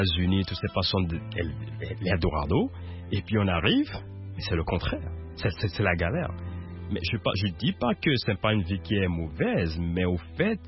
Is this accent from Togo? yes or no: yes; Togo; now in Omaha, United States; Oui, bien sûr, je suis togolais d'origine. Oui. Bon, j'habite à Omaha, Nebraska.